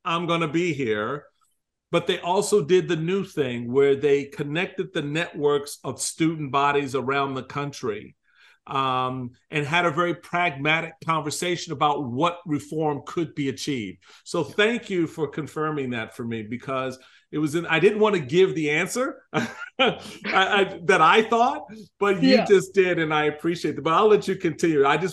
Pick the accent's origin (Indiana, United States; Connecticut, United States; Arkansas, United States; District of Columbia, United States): District of Columbia, United States; Washington; But I'm thinking about an … growing up in Washington, D.C., and, you know, as a Black Republican in a Democratic household, surrounded by Democrats